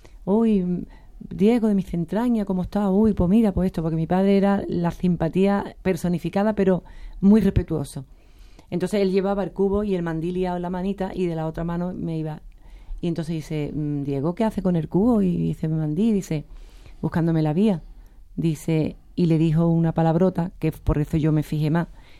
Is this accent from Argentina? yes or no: no; Jerez, Andalusia, Spain; yo hablo de mi tierra, de Jerez, ¿no? Mi abuela era gitana canastera, toda la familia de mi abuela … la parte de mi madre, pues no eran gitanos